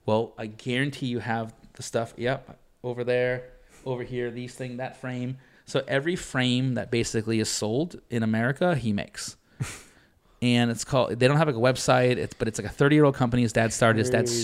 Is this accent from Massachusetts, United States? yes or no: yes; Boston, Massachusetts, United States; So like I grew up in Boston.